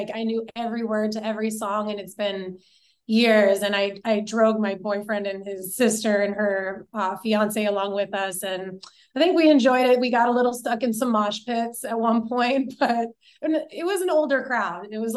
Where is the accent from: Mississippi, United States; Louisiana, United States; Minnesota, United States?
Minnesota, United States; we come from Minnesota and that is like hunter central.